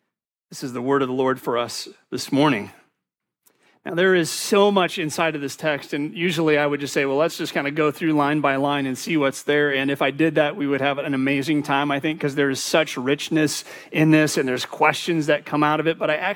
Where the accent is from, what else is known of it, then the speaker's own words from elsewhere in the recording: Rock Island, Illinois, United States; I'll name my hometown. Can anything good come out of Rock Island?